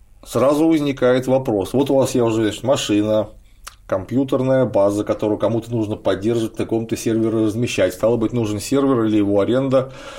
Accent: Saint Petersburg, Russia; даже в родном городе Ленинграде

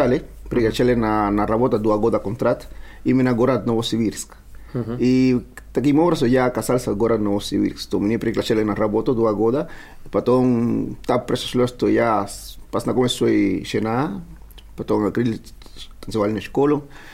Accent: Havana, Cuba; Russian is a second language; moved away as an adult; now in Saint Petersburg, Russia; я из Гавана.

